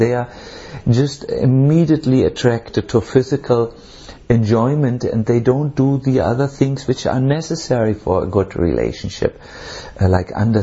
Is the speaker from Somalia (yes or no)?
no; Germany; accent: German; English is a second language; And very quickly, I was in the UN, maybe because of my charming German accent.